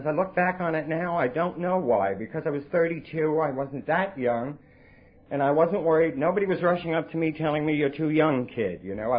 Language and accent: English; New York, United States; born there; not that I was born in New York and that I got sober in New York, but that I'm still sober in New York.